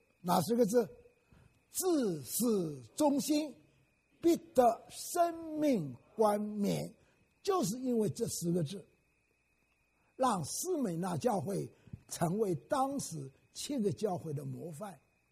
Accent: Wenzhou, Zhejiang, China; 我是温州人，所以他们当然请客，请我吃饭

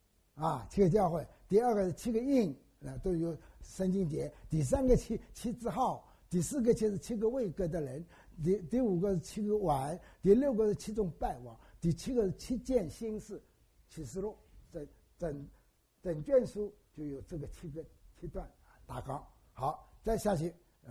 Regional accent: China; 所以我觉得神对我们中国人特别优待

